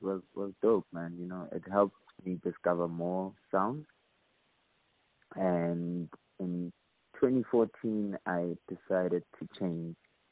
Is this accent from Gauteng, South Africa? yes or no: yes; Soweto, Gauteng, South Africa; I'm born and bred in Soweto, Pimville.